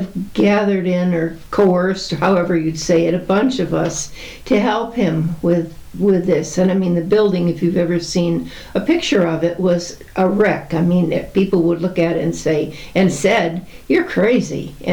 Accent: Gaylordsville, Connecticut, United States; now in Sherman, United States; I was born in Gaylordsville, or in New Milford, actually. Grew up in Gaylordsville, and now I live in Sherman, Connecticut for the past 40 years with my husband, Ray.

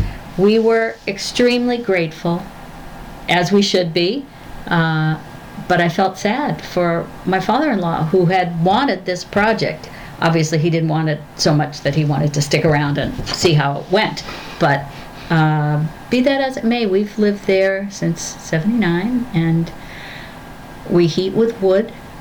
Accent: Arlington, Massachusetts, United States; Originally, I'm from outside of Boston.

